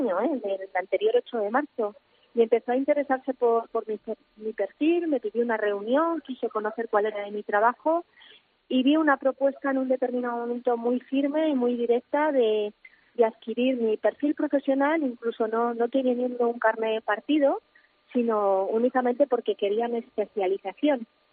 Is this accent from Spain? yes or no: yes; Aragon, Spain; soy aragonesa y de una ciudad pequeña de Huesca, ¿no?